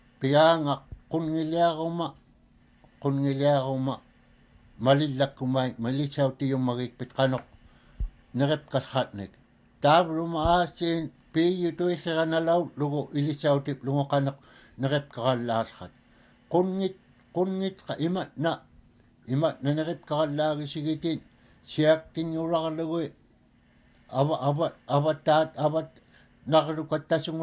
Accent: Unalaklik Creek, Alaska, United States; first language Inupiaq; also born or lived in Ayuk Island; My mother is from Sheelwick, and of course, I was born down in Ayuk Island and then raised up at Unalaklik Creek all my life.

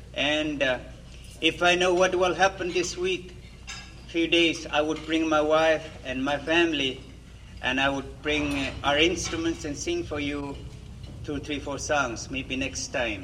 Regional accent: Nunivak Island, Alaska, United States; Of course, I'm from Nunivak Island, down in Bering Sea.

